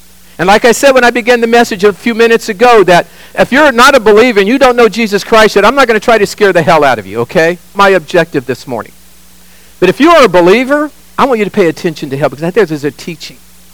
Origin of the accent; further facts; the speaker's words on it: Sacramento, California, United States; I grew up in Sacramento